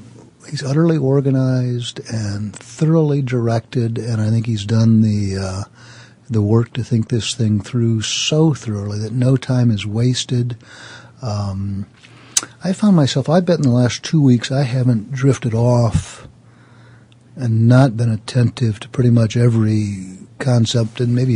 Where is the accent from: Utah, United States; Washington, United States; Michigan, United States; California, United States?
Washington, United States; Seattle; I'm from Seattle.